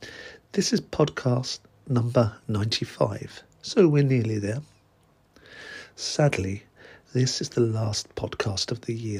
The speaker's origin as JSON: {"language": "English", "region": "England", "country": "United Kingdom", "said": "And I'm English."}